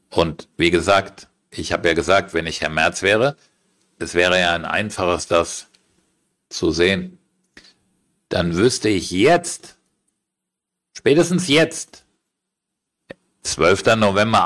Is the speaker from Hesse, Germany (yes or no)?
yes; Frankfurt, Hesse, Germany; Ich war in Frankfurt, meiner Heimatstadt